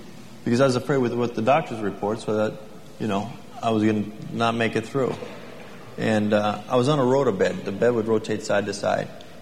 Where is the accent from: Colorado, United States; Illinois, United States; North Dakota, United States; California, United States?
California, United States; Before my accident, I grew up in San Fernando Valley.